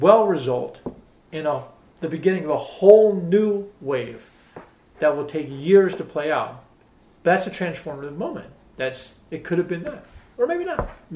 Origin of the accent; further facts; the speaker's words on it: Washington, District of Columbia, United States; Growing up in Washington, D.C., I think had a pretty profound impact on me.